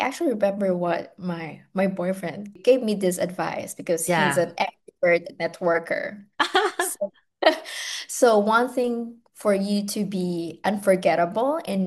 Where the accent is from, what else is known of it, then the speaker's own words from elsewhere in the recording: Philippines; Maybe that's me being Filipino, I don't know.